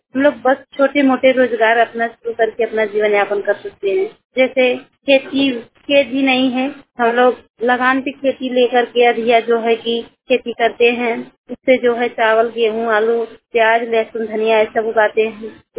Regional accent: Bhadohi, Uttar Pradesh, India; मैं और आई गांव से, ब्लॉक मेरा और आई है, जिला मेरा जो है कि भदोही है। मेरी उम्र जो है 34-35 साल की है।

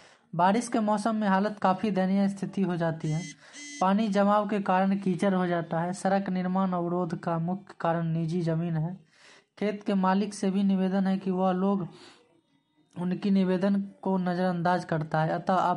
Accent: Khanpur Belhar, Bihar, India; रोसड़ा प्रखंड अंतर्गत शिवाजी नगर प्रखंड के परसा पंचायत वार्ड नंबर 10 गांव खानपुर बेलहर निवासी हूँ। मेरा गांव वार्ड 2 में बटा है।

